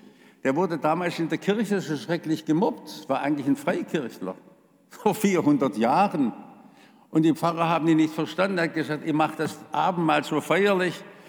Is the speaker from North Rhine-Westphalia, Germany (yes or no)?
no; Stuttgart, Baden-Württemberg, Germany; Ich weiß noch, als Kind in Stuttgart, wie wir in den Trümmern waren